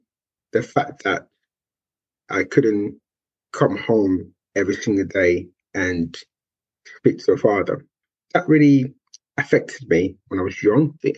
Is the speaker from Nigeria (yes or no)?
yes; Nigeria; Growing up, I grew up in Nigeria, in West Africa, and I was the only child of my mother.